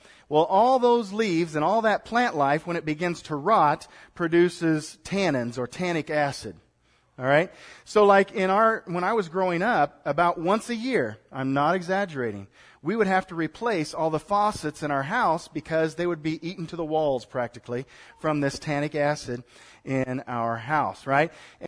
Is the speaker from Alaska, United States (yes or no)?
no; Stanberry, Missouri, United States; in my hometown, Stanberry, up in northwest Missouri, we got our drinking water from 250, 300 feet down.